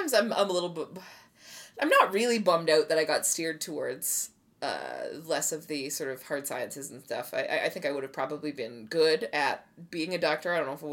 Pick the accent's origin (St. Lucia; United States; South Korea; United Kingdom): United Kingdom; because I'm British